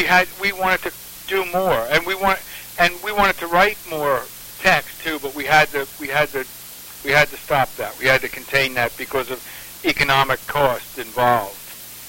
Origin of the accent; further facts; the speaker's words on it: Philadelphia, Pennsylvania, United States; Yes, I grew up in Philadelphia, and 30th Street Station was such an iconic building in Philadelphia